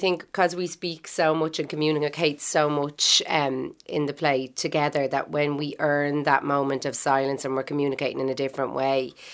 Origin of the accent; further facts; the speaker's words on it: Dublin, Leinster, Ireland; I'm from Dublin.